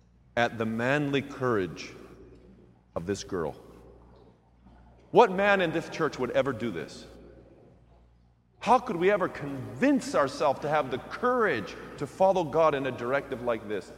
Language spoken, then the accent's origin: English; Pasadena, California, United States; You know, where I grew up in Pasadena, there's a very famous suicide spot there.